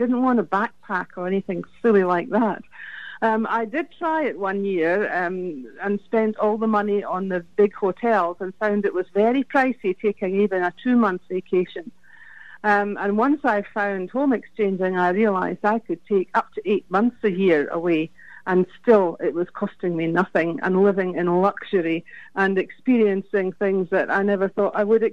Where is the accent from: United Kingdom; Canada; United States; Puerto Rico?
United Kingdom; Scotland; accent: Scottish; now in Brisbane, Australia; Well, my accent is from Scotland, although I haven't lived in Scotland since 1986. My home nowadays is Brisbane in Australia.